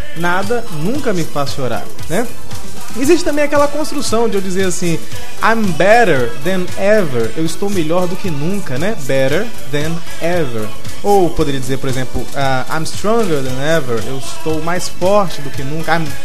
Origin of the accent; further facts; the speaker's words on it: Minas Gerais, Brazil; Como sou mineiro, fiz aquele pãozinho de queijo